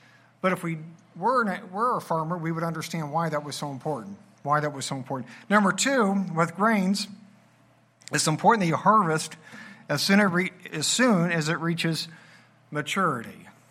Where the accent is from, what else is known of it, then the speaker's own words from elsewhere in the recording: Missouri, United States; Now, after he shared this, I'm from Missouri. I got to be able to verify these things.